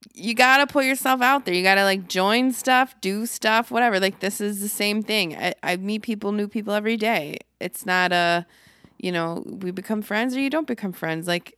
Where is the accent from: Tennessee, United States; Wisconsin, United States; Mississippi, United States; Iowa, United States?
Wisconsin, United States; Milwaukee; I didn't grow up here, but I grew up in Milwaukee, which is kind of, it's not really that similar, to be honest with you, other than they're both in the north area.